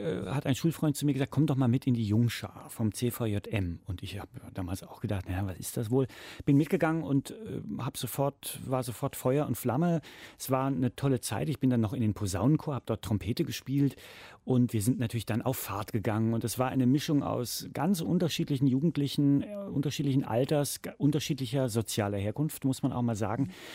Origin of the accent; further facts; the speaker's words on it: Wiesbaden, Hesse, Germany; wo ich herkomme, in Wiesbaden